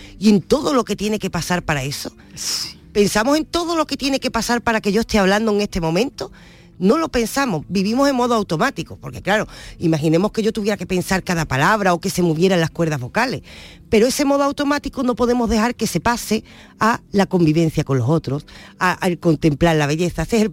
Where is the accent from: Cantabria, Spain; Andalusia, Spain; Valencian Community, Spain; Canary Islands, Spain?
Andalusia, Spain; San Fernando; now in Seville, Spain; a mí me ha pasado al salir de mi tierra, fíjate tú, yo llegué aquí queriendo ver todo lo de Sevilla por bonito y después hice el ejercicio de, al volver a San Fernando